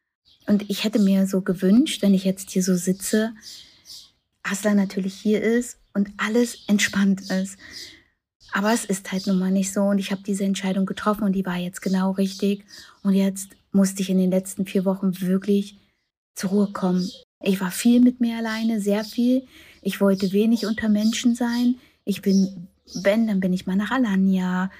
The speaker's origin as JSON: {"language": "German", "country": "Germany", "moved": "yes", "lives_now": "Turkey", "said": "obwohl ich schon in der Türkei lebe, wo das Leben ja eigentlich langsamer ist, ich bin ja aus Deutschland weg von höher, schneller, weiter."}